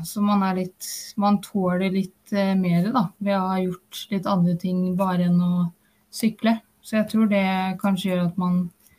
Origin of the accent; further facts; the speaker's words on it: Moss, Østfold, Norway; Men jeg er jo fra Moss, og det er jo nabokommunen